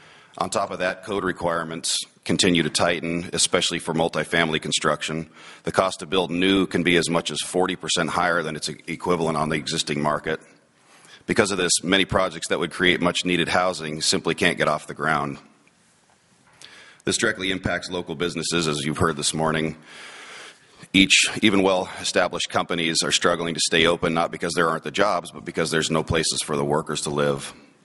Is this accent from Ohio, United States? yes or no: no; Alaska, United States; I was born and raised in Southeast Alaska. I've been a builder here in Juneau for nearly 25 years.